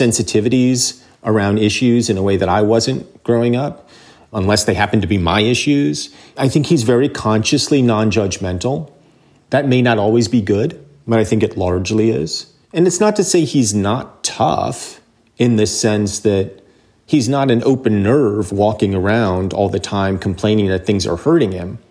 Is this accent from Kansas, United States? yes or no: no; New Jersey, United States; better citizens than the people that I grew up with in New Jersey in the 1980s.